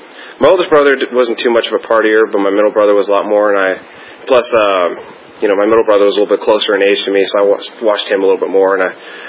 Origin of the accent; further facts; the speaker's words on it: McLean, Virginia, United States; But I grew up in McLean. I mean, I lived a few different places when I was real young, but most of my life was spent living in McLean, Virginia